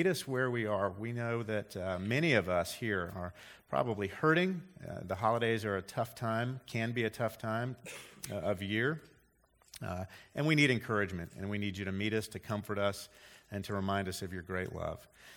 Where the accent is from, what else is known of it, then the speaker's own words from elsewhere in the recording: Mississippi, United States; born there; I'm a Florida Gator, I'm a former ostrich salesman, and I was born in Mississippi.